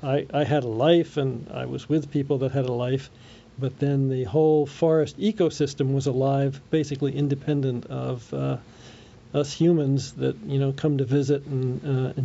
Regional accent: Bryn Mawr, Pennsylvania, United States; born there; I was born in Bryn Mawr, which is not far from where that is.

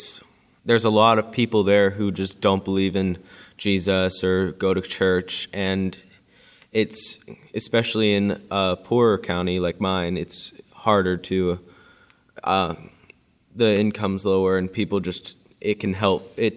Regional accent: Youngstown, Ohio, United States; Originally, I'm from Youngstown, Ohio.

